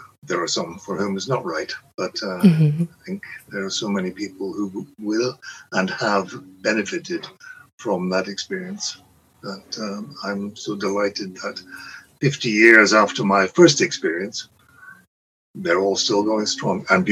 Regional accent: Northern Ireland, United Kingdom; Previous to that, I grew up mainly in Northern Ireland, and I took a summer as a schoolboy picking strawberries in East Anglia here in England.

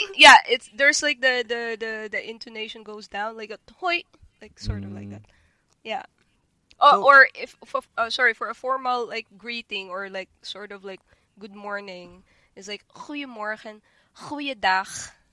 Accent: Cebu, Central Visayas, Philippines; I'm a nurse from Cebu, and so but as we all know, diba, we all want to go abroad, work as a nurse

